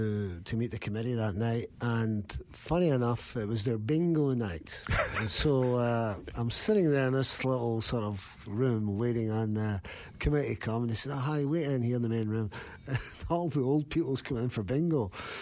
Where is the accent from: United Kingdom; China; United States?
United Kingdom; Greenock, Scotland; it was not unlike my hometown in Greenock. Greenock relied on shipbuilding. It was a powerhouse.